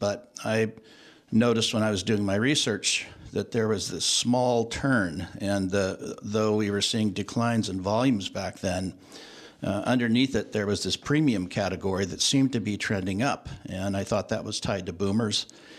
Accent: Concord, California, United States; Well, I grew up in Concord, East Bay

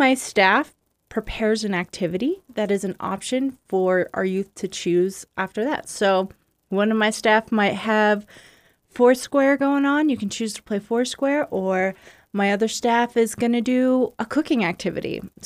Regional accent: Ohio, United States; Yep, I grew up in Ohio.

